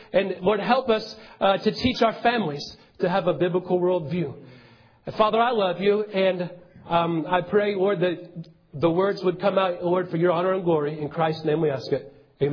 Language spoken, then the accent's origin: English; Portland, Oregon, United States; born there; I was born in Portland, Oregon